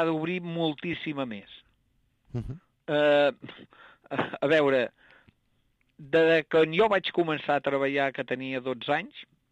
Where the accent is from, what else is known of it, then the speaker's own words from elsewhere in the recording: Arbúcies, Catalonia, Spain; Jo sóc d'Arbúcies, un poble que ara tenim 7.000 habitants, no?